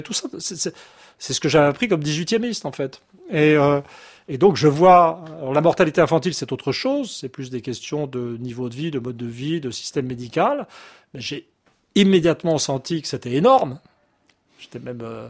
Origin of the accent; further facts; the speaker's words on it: France; en tant que Français